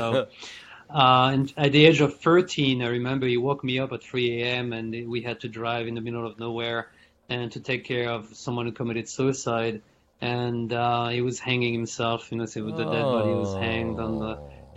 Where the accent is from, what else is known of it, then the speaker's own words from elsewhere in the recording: France; English is a second language; now in United States; Yeah. So I was born and raised in France.